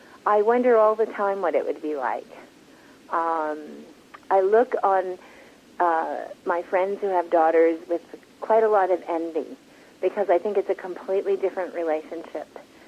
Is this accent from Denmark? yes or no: no; Montreal, Quebec, Canada; growing up in Montreal in the 60s, I was one of two Asian families at my primary school.